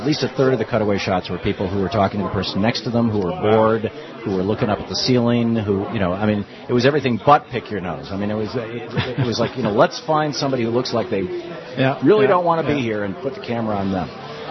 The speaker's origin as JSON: {"language": "English", "town": "Lansing", "region": "Michigan", "country": "United States", "tie": "born or raised there", "said": "But I grew up in Michigan. I grew up in Lansing, Michigan, and my dad worked in a tool and die shop, and most of my friends were white, blue collar, middle class"}